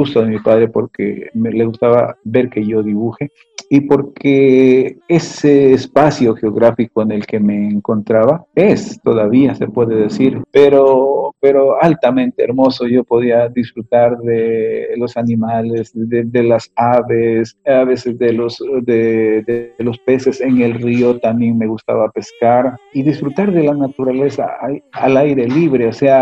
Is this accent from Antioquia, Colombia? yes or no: no; Puerto del Carmen de Putumayo, Putumayo, Colombia; born there; en el lugar sobre todo donde yo nací, que es en un lugar que se llama Puerto del Carmen de Putumayo. Exactamente, nací en un islote que queda entre los ríos Putumayo y San Miguel, en la confluencia de estos dos ríos.